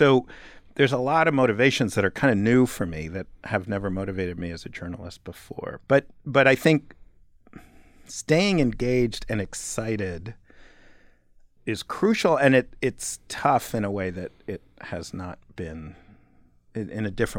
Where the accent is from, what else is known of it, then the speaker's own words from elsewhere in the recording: New York, United States; I'm from New York, but I lived away from New York for many years. And then in 2012, I moved back.